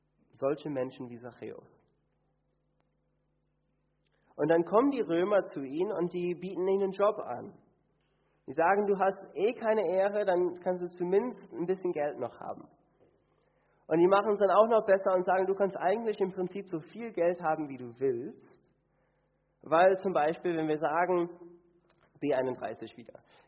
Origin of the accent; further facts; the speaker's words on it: Canada; ich bin auf dem Hof aufgewachsen in Kanada